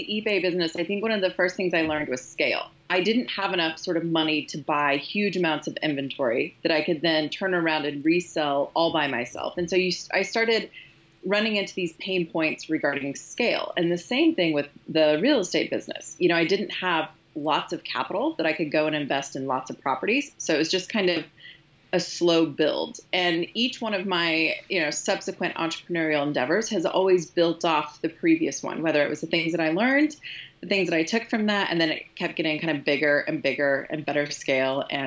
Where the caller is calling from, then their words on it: Kansas City, United States; I'm calling in from Kansas City.